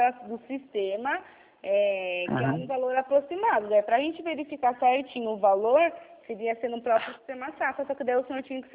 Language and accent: Portuguese; Sorocaba, São Paulo, Brazil; eu sou do interior de São Paulo, de Sorocaba.